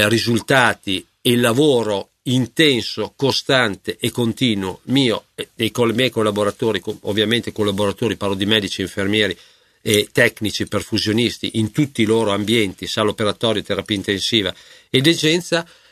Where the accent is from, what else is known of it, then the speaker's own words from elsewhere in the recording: Parma, Emilia-Romagna, Italy; sono di Parma, sono qua, insomma, ho la famiglia a Parma, è una famiglia a cui sono molto affezionato e molto legato, con 4 figlie